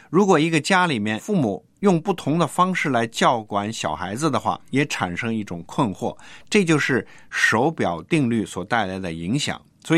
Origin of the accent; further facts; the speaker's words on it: China; 我们中国人有句谚语啊